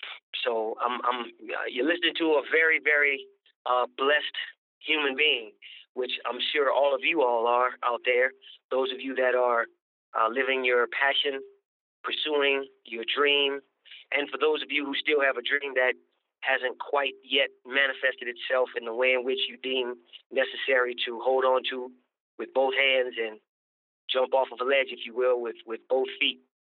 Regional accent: New Orleans, Louisiana, United States; I'm from New Orleans, Louisiana, and I am an actor, producer, lover of the arts

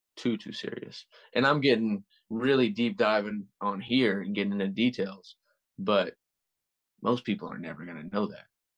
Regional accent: Texas, United States; I'm coming from Texas.

